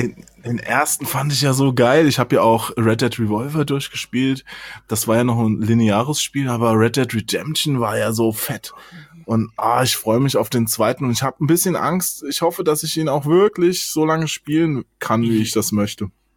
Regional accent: Hesse, Germany; weil der ist ja auch in Hessen aufgewachsen, da wo ich aufgewachsen bin, in dem kleinen Dorf

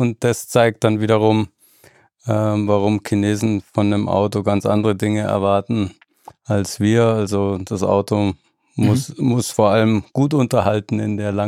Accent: Munich, Bavaria, Germany; Da kann man selbst als Münchner noch was lernen von den Dimensionen her.

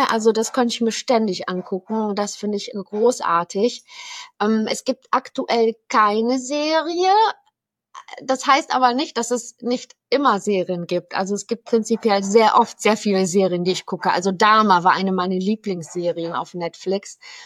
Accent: Poland; now in Cologne, Germany; Zu Hause ist für mich Borkum geworden. Zu Hause ist meine Heimat Polen. Zu Hause ist Brandenburg. Zu Hause ist Bad Tölz. Zu Hause ist mein Zuhause hier in Köln.

